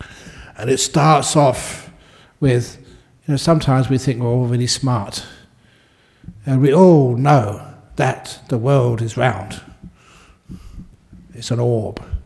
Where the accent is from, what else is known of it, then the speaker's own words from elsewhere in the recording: London, United Kingdom; That is why I know that when I grew up, because I grew up in London, all the maps had London in the centre.